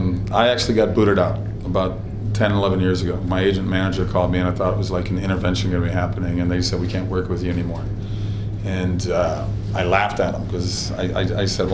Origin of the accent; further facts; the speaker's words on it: Minnesota, United States; I'm finally gonna shoot a movie in my home state of Minnesota.